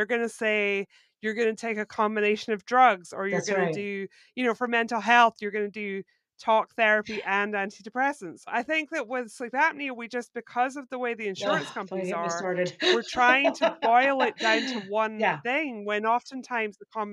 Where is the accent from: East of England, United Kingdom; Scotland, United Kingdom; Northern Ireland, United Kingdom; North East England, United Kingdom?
Scotland, United Kingdom; now in United States; because I was born and raised in Scotland.